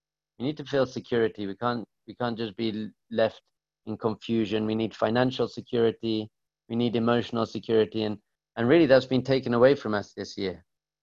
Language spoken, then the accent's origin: English; England, United Kingdom; I grew up in England and I studied philosophy at Manchester University.